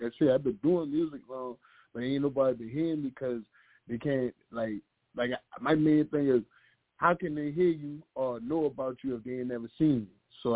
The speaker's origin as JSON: {"language": "English", "town": "Charleston", "region": "South Carolina", "country": "United States", "tie": "born or raised there", "also_born_or_lived": "Newport News, Virginia", "said": "I'm from Charleston, but, like, I was born in Newport News, Virginia. My daddy been in the Army, and he finished when I was, like, 1 year old, so he moved back home because my mama from downtown and my daddy from downtown"}